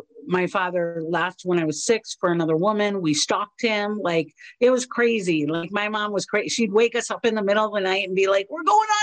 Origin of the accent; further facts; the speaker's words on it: Chicago, Illinois, United States; I'm in Chicago. I live in Chicago. I'm born and raised in Chicago, so I'm in Chicago.